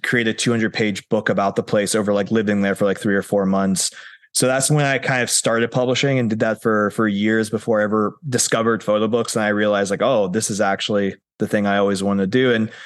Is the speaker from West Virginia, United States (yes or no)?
yes; Wheeling, West Virginia, United States; also born or lived in Montana / Soviet Union; I was born in Montana originally, then I moved to the Soviet Union, and I did most of my growing up though in West Virginia, but it was like coal country area. So like Wheeling